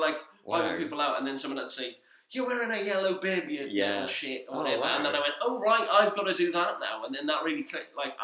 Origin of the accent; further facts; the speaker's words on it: Wales, United Kingdom; Me being Welsh and a fan of football